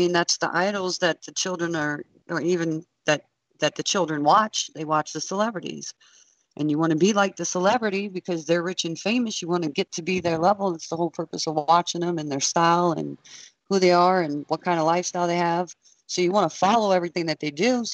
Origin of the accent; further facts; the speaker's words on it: Louisiana, United States; I'm 37 years old. But I'm like, man, I grew up in Louisiana my whole life.